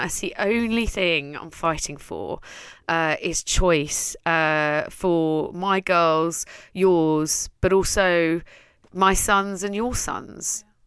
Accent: Netherlands; English is a second language; now in London, United Kingdom; And I'm from Holland. I'm Dutch. I raised one daughter there.

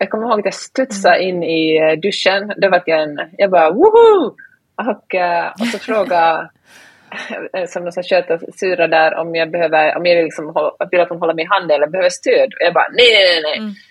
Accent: Finland; first language Swedish; jag är ju finlandssvensk, så svenska är mitt första språk, och jag talar såklart också finska.

